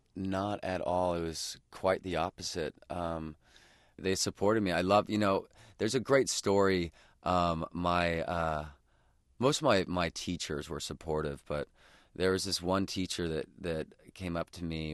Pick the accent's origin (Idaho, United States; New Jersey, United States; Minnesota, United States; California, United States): Idaho, United States; throughout my entire life growing up in Idaho, we would go to his congregation every week, and he would preach.